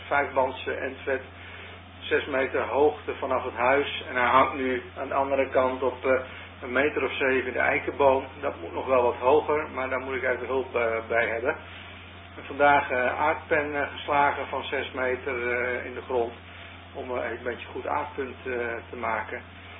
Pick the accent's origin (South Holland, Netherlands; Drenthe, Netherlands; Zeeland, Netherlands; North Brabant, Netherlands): Drenthe, Netherlands; Havelte; En ik kom niet uit Friesland, maar uit Drenthe. De QTH is Havelte.